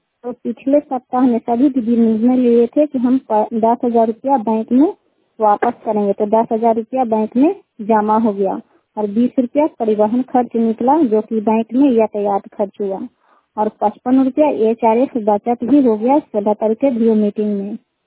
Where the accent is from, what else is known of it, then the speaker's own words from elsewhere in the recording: Sukhhariya, Bihar, India; सुखहरिया का रहने वाले हैं, रुखाई पंचायत चंडी प्रखंड नालंदा जिला के